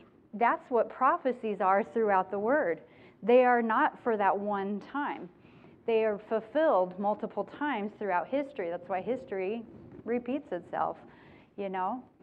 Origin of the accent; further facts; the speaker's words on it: California, United States; I'm a Californian at heart, and I don't know that that's ever going to change.